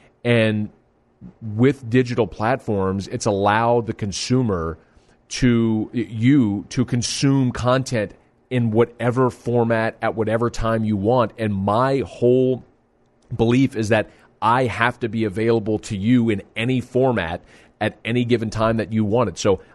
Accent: Baton Rouge, Louisiana, United States; also born or lived in New Orleans; I was born in New Orleans. I grew up in Baton Rouge. I went to LSU, and admittedly, I love LSU.

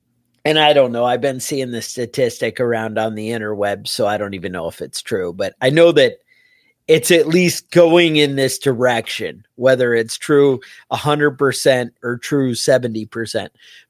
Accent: Woodstock, New York, United States; growing up near Woodstock and everybody was like

